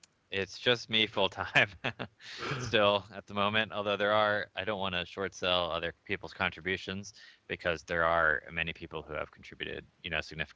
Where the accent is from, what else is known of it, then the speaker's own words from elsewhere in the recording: Atlanta, Georgia, United States; also born or lived in Philippines; I grew up in Atlanta. I spent a couple of years in Philippines before that, and then I went to college in Boston, Massachusetts at MIT.